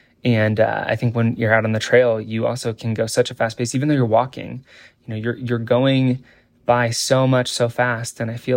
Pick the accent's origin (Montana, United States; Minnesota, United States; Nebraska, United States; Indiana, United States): Nebraska, United States; Yeah, growing up in Nebraska, I had nature all around me. I lived my life at my grandma's farm and in my backyard.